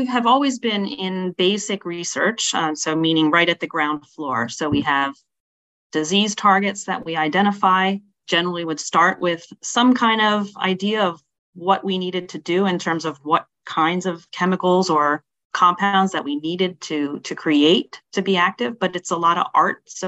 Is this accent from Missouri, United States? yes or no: no; Pennsylvania, United States; I grew up in Pennsylvania, Northeast Pennsylvania, up in the Poconos. So small town girl, loved to ski, brought up in the ski zone, grew up in Catholic school.